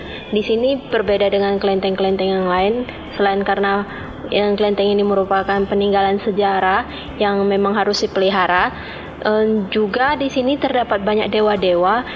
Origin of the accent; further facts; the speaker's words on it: Riau, Indonesia; Dan di tempat-tempat asalku seperti di Riau itu jarang bisa ditemui kelenteng-kelenteng seperti itu